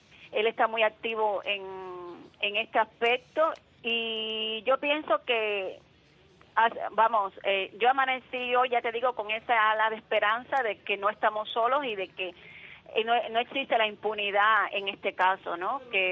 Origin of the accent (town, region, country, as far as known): Cuba